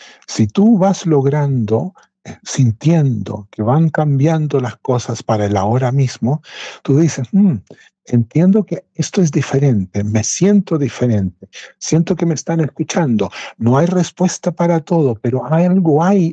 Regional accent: Arica, Arica y Parinacota, Chile; now in Norway; Solamente faltó decir que yo soy de Arica

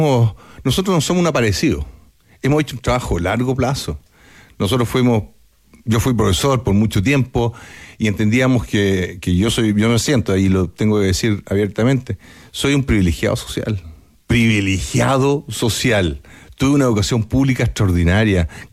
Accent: La Reja, Buenos Aires Province, Argentina; Yo nací en La Reja, estuve recientemente con unos vecinos de La Reja que todavía hay de cuando yo era niño.

